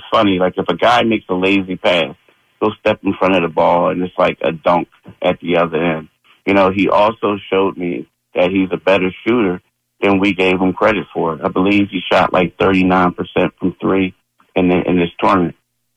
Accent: Philadelphia, Pennsylvania, United States; Again, I'm a Philadelphian. I love my city, this and that.

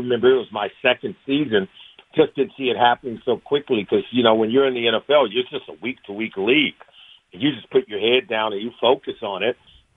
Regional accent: Los Angeles, California, United States; let's recruit more guys from my hometown. I grew up in Los Angeles.

